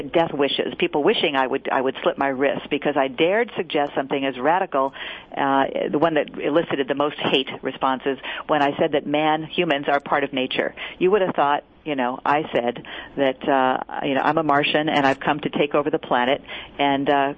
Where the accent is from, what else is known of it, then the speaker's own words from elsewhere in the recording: San Francisco, California, United States; I'm from San Francisco here.